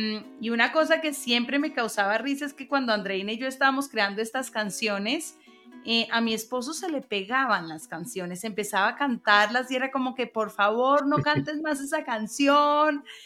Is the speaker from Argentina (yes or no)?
no; Colombia; No solo somos los colombianos los que decimos que el burrito sabanero es colombiano.